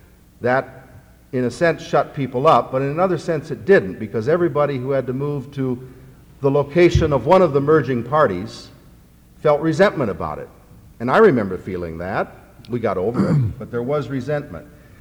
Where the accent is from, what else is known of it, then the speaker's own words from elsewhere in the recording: Iowa, United States; I was born in 31, and I heard about it as a kid growing up in Iowa in a pastor's family.